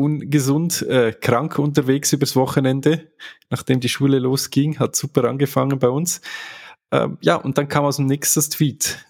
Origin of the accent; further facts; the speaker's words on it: Switzerland; Zumindest bei uns in der Schweiz.